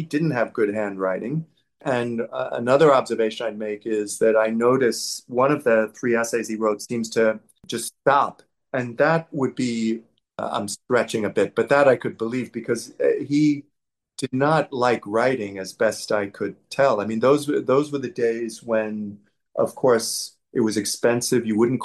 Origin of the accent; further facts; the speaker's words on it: New York City, New York, United States; So we grew up in New York City. We lived in an apartment building in Queens, and we all went to high school in New York City, the three of us, children.